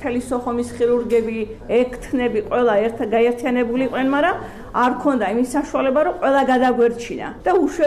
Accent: Samegrelo-Zemo Svaneti, Georgia; მივედი და ხელი მოუკიდე და მეუთხარი, მე სვანი ვარ

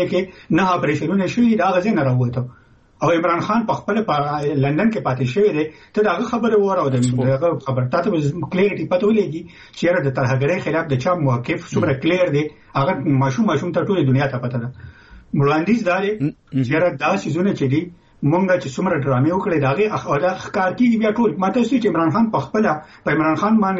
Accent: Khyber Pakhtunkhwa, Pakistan; مونږ د پښتونخوا یو مونږ د صوبه کې پردي جنگونه زمونږه په وطن باندې امپوز کړی شوی دی

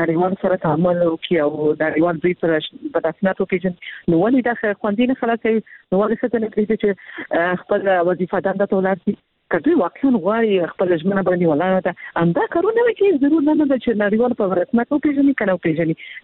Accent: Afghanistan; مونږ خپل افغان یو، زمونږ ټول یو ځای کې نه وو، باید مونږ خبرې وکړو.

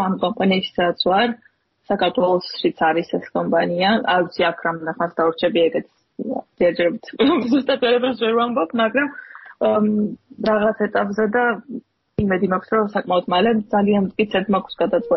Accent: Tbilisi, Georgia; შეიძლება იმიტომ, რომ მთელი ბავშვობა იქ გავატარე და ჩემი აზრით ფანტასტიკური ბავშვობა მქონდა და ეს გრძნობები ემატება. ჩემთვის სახლი ჩემი თბილისის სახლია

